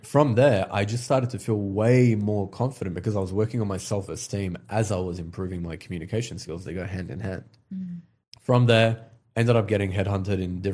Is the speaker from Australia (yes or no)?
yes; Australia; also born or lived in Iraq; So I'm originally Kurdish and I grew up in Australia, but we immigrated. We were actually refugees in Australia from the Kurdish region of Iraq.